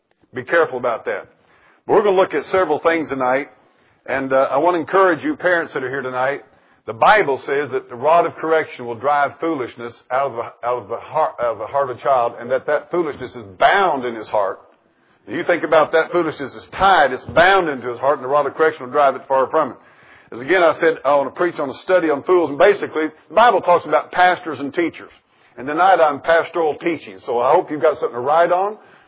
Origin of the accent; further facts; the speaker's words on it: United States; I'm an American, but this nation is full of fools.